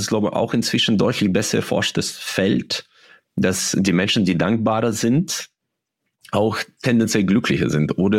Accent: Uzbekistan; weil ich aus einem anderen Kulturkreis komme. Ich komme ja aus Usbekistan.

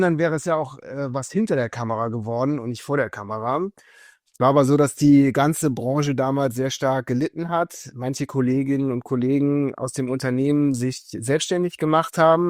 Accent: Bornheim, North Rhine-Westphalia, Germany; Ich bin in Bornheim bei Bonn geboren und aufgewachsen. Das ist eine 50.000 Einwohnerstadt, die bekannt ist für Spargel und ihren Obstanbau.

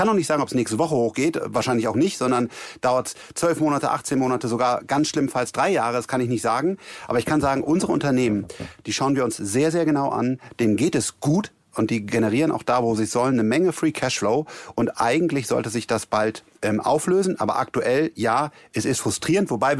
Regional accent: North Rhine-Westphalia, Germany; Wir sind ja alle Rheinländer.

